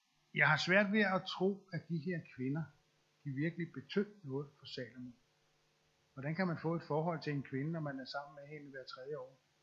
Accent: Jutland, Denmark; Og nu, jeg kommer jo fra Jylland, som I jo nok ved

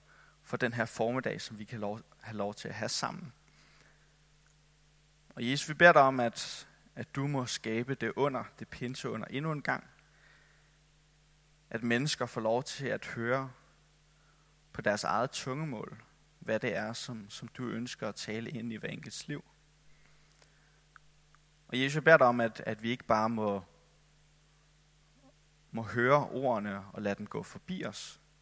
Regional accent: Capital Region of Denmark, Denmark; now in Copenhagen, Denmark; og jeg er egentlig oprindeligt fra Bornholm, og har boet i København nogle år efterhånden.

